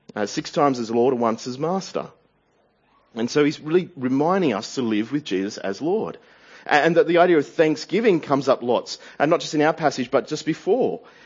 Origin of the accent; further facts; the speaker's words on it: Sydney, New South Wales, Australia; I can say that because I'm from Sydney.